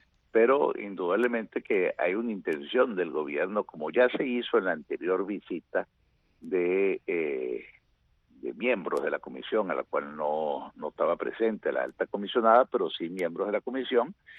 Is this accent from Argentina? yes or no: no; Venezuela; la Asamblea Nacional, que es el único órgano legítimo que hay en mi país, elegido por el pueblo de Venezuela